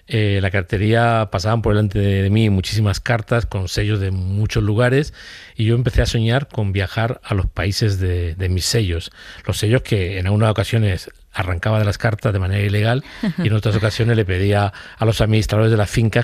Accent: Córdoba, Andalusia, Spain; born there; es mi ciudad natal, uh-huh, Córdoba

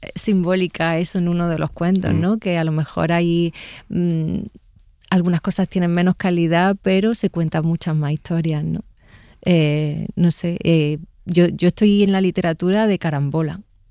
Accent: Andalusia, Spain; accent: Andalusian; al final he acabado haciéndolo en acento neutro casi todo. Digo, ¿pero dónde está mi acento andaluz?

